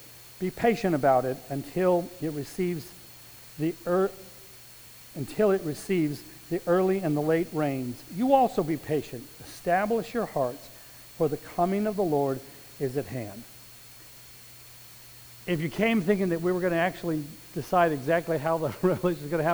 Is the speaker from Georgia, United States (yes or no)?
no; Albuquerque, New Mexico, United States; I was raised a Southern Baptist. I was raised in Southern Baptist in the southwest part of the world here, which means in Albuquerque, raised up in a very traditional Southern Baptist home and traditional parents